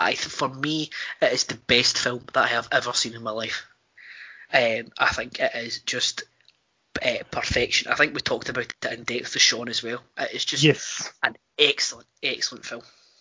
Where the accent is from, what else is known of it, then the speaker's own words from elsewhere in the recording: Cumbernauld, Scotland, United Kingdom; because I come from Cumbernauld, I know all the places it's in it.